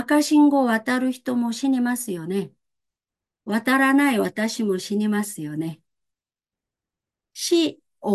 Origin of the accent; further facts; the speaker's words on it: South Korea; Japanese is a second language; 韓国は、私韓国出身ですけど